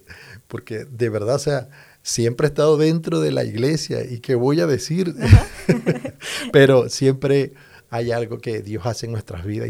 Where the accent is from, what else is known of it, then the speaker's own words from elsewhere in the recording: Coro, Falcón, Venezuela; Soy de Venezuela, de un estado llamado Falcón y la ciudad se llama Coro. Un sitio muy lindo.